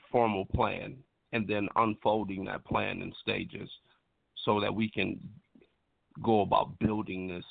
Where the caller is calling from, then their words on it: Detroit, Michigan, United States; I'm calling from Detroit, Michigan.